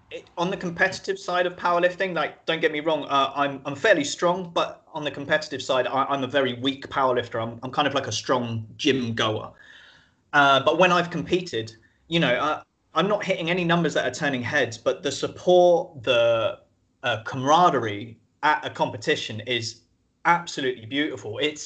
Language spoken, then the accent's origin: English; Lewis, Scotland, United Kingdom; also born or lived in Australia; now in Brighton, United Kingdom; on the ships, in my hometown in Lewis, and then over in Australia, and then back here in Brighton.